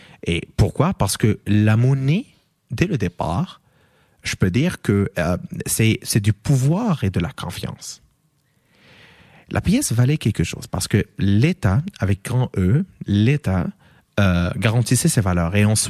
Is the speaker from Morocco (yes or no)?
yes; Morocco; French is a second language; now in Canada; moi, je viens du Maroc, donc je vais prendre, par exemple, le dirham.